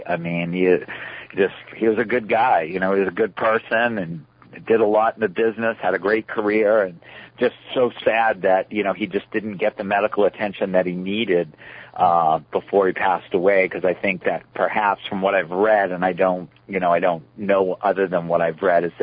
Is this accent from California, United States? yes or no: no; Maine, United States; knowing I was from Maine and from New England and stuff